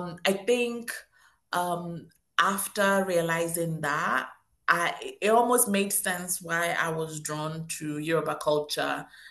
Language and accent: English; Ghana; I am Ghanaian, which sometimes surprises people